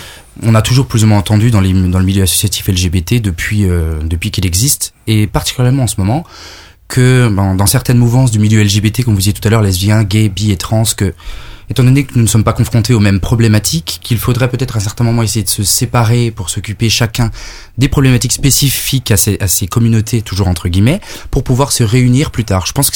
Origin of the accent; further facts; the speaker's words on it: Grand Est, France; Moi, je suis originaire de Lorraine.